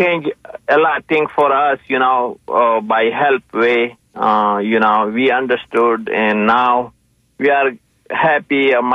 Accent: Afghanistan; now in Tampa, United States; Yes, I'm from Afghanistan. I came in 2019 to Florida, Tampa.

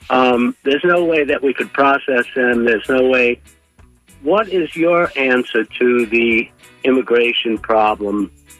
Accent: Queens, New York, United States; I come from New York. I grew up in Queens.

